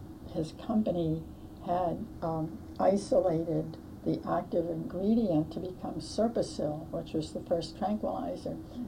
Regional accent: Washington, District of Columbia, United States; born there; Oh, well, I was born in Washington, D.C., August 3rd, 1934. Don't tell anybody, so I'll be 73 years old.

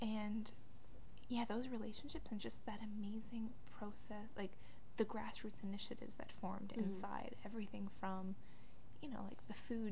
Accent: Canada; I'm Canadian, so I thought, it's to give priority to Wisconsinites, and Americans before Canadians.

